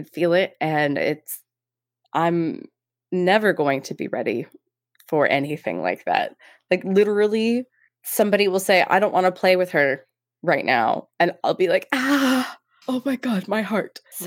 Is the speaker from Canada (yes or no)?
yes; Canada; So we're Canadian. So 9.5 liters of ice cream. So for us, context, again, so we Canadians get our milk in bags.